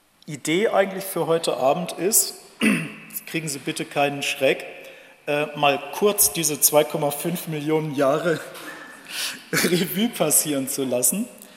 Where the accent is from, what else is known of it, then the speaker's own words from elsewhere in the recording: Cologne, North Rhine-Westphalia, Germany; Es ist ja irgendwie doch was Besonderes an einem 11. November als Kölner.